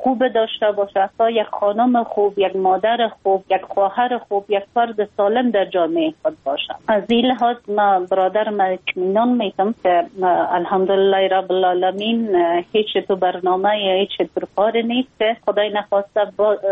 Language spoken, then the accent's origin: Persian; Afghanistan; ما یک خانم مسلمان هستم، از افغانستان هستم